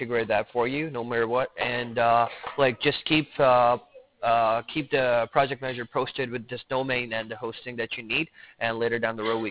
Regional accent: London, United Kingdom; now in New York, United States; I'm from London. It's been 10 years. London. I was in Kelly before. It's been just 3 months that I've moved to New York.

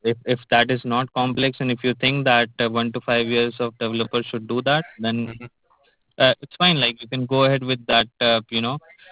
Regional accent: India; Basically, I am from India.

